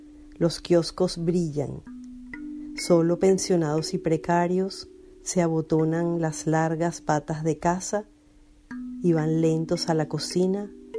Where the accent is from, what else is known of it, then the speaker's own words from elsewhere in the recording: Caracas, Capital District, Venezuela; born there; nací en Caracas, en Venezuela.